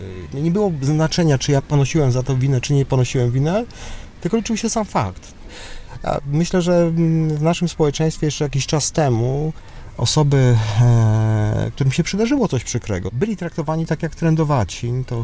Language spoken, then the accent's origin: Polish; Krosno, Subcarpathian Voivodeship, Poland; moved away as an adult; Ja na wiele lat wyjechałem z Krosna, odbyłem studia.